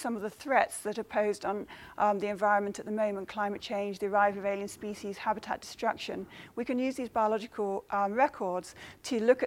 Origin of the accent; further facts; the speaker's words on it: Isle of Wight, South East England, United Kingdom; I grew up on the Isle of Wight as a biological recorder